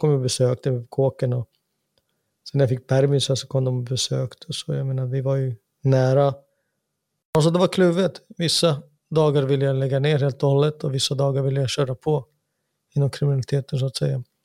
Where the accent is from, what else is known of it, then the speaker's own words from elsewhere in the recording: Jordbro, Stockholm County, Sweden; Vi var barndomsvänner från Jordbro.